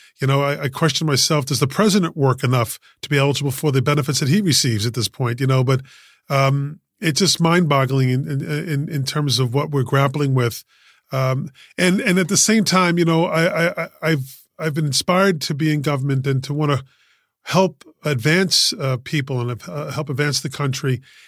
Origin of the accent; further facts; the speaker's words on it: Queens, New York, United States; Yeah, I was born and raised in Queens, in Elmhurst, in St. John's Hospital on Queens Boulevard. It's no longer there, but I've been a lifelong resident of Queens County and of New York City.